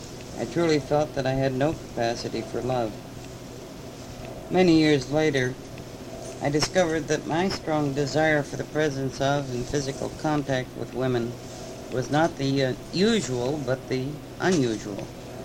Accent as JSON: {"language": "English", "town": "Chicago", "region": "Illinois", "country": "United States", "tie": "born there", "said": "I was born in 1922 in Chicago, Illinois, of what would now be called middle-class parentage."}